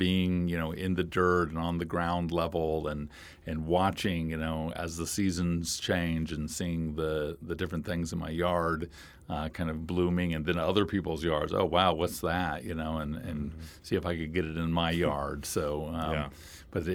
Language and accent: English; Kansas City, United States; Well, I'm from the Kansas City area, so it's kind of rolling hills, and then there are the Ozark Mountains in Missouri, southern Missouri.